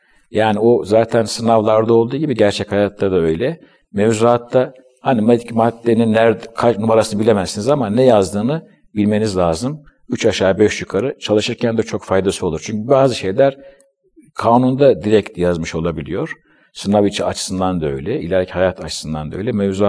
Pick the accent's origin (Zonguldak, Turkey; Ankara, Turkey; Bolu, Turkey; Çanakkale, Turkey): Ankara, Turkey; ben annemin babamın yanında yetiştim. Fakülteyi hep beraber okurduk, liseyi vesaire Ankara'da.